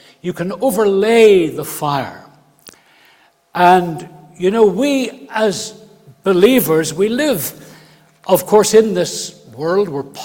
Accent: Belfast, Northern Ireland, United Kingdom; And I was brought up in Belfast in a terraced house.

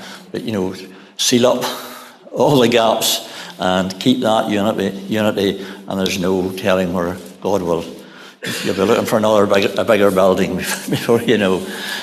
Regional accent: Ballymena, Northern Ireland, United Kingdom; I'm from Ballymena, as you're probably aware of that. And that's where we talk nearly as broad as you do here in Ballymoney. So I grew up out in the country on a farm in the district of Glenhorry.

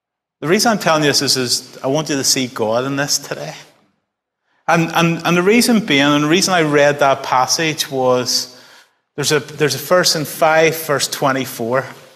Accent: Northern Ireland, United Kingdom; for me as a Christian growing up in Northern Ireland, I grew up with this kind of sense that I had to do my best for God.

